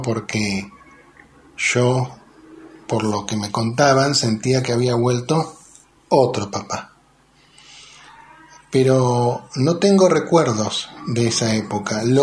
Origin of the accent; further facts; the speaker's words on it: Bahía Blanca, Buenos Aires Province, Argentina; born there; tengo 43 años, nací en Bahía Blanca en el año 1979